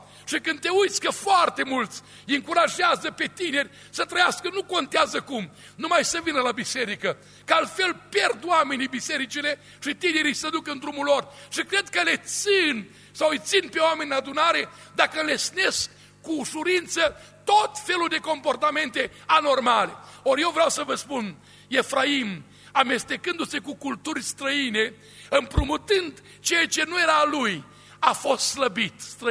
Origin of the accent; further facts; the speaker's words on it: Romania; noi suntem din România